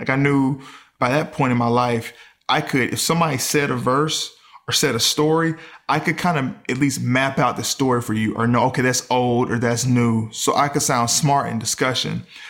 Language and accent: English; Mississippi, United States; I grew up in the South where, you know, in Mississippi, you know, growing up